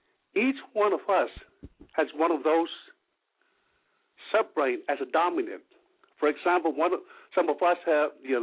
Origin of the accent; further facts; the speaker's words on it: Samoa; moved away as an adult; In 1979, basically, I left Samoa for a medical scholarship at the University of Wisconsin to pursue medicine.